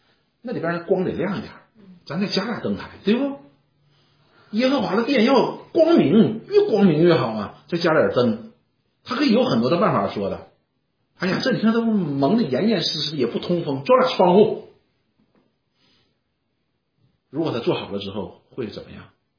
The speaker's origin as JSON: {"language": "Chinese", "country": "China", "said": "我们中国人喜欢是正房对不对？"}